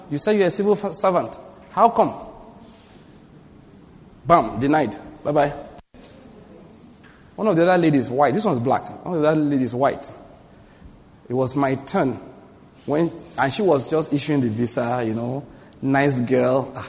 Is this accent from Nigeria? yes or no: yes; Enugu, Enugu State, Nigeria; I said, no, I come from Enugu. That's rather far.